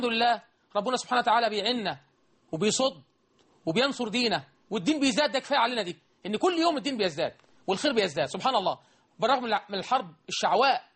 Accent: Egypt

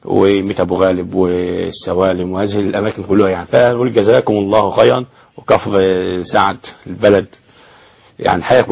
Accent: Salamiya, Damietta Governorate, Egypt; لأهالي الظهرة والنجارين والسلمية قريتي

